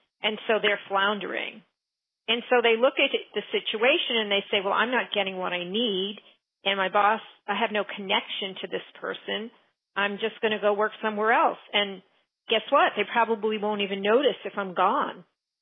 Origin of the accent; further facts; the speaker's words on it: New York, United States; I mean, well, I'm from New York, so, but I see it all the time.